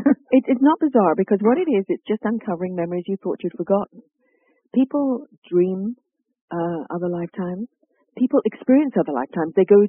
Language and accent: English; England, United Kingdom; Well, growing up in England